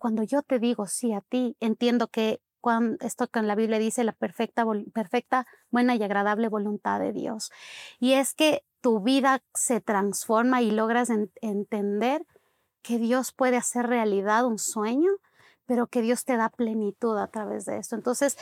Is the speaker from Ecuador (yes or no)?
yes; Ecuador; Yo soy ecuatoriana, pero creo que mi personalidad, mi forma de ser, siempre me decían, pero tú eres mexicana. Yo no soy mexicana, yo soy ecuatoriana.